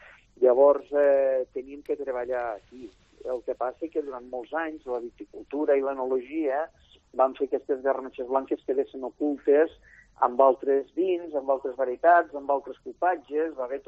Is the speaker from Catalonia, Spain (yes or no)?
yes; Gandesa, Catalonia, Spain; decideixo fer un retorn cap a Gandesa, cap a la meva terra, el meu poble, la meva comarca, i a agafar les vinyes de casa, el meu pare pagès, el meu avi enòleg